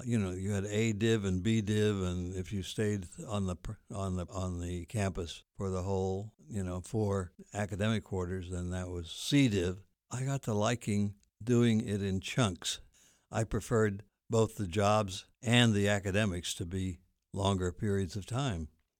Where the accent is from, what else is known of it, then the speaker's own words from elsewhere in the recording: Carmi, Illinois, United States; I worked in my hometown in Illinois. Again, several blocks of time, 7 months, in Carmi, Illinois